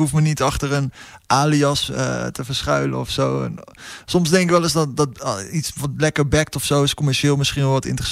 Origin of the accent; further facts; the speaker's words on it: Veendam, Groningen, Netherlands; born there; Ik ben ook een jongen van hier natuurlijk. Ik ben geboren in Veendam en al jaren in de stad.